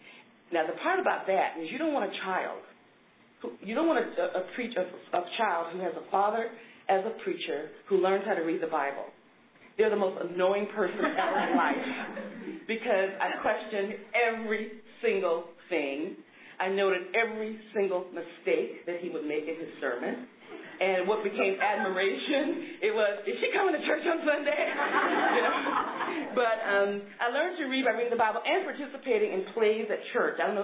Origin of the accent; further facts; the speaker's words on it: Fernandina Beach, Florida, United States; born there; to a fisherman and a housewife. I was born in Fernandina Beach, Florida, which is about 25 miles from St. Mary's, Georgia.